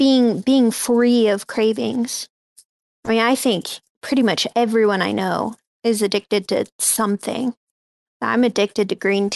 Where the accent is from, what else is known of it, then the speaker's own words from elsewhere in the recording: Sweden; now in United States; I grew up in Sweden, so I can say, like, in America, the diet here, when I'm talking about sugar, it's very different in Europe than it is here.